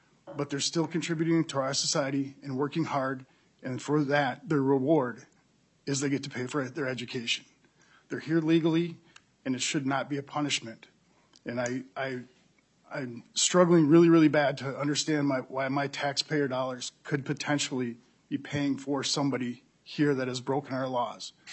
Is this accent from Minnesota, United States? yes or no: yes; Foley, Minnesota, United States; I'm from Foley, Minnesota.